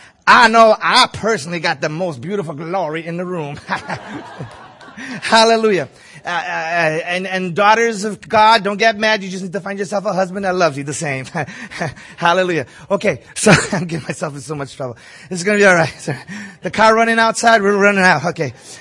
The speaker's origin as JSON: {"language": "English", "country": "Angola", "tie": "born or raised there", "said": "hey, man, I'm a descendant of people from Africa, man. I was raised in Angola"}